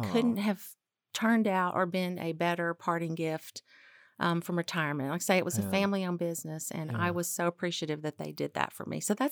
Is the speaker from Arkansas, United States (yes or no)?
yes; Arkansas, United States; I grew up in Arkansas. So one of the reasons I'm here at Skytera, it reminds me a lot of home.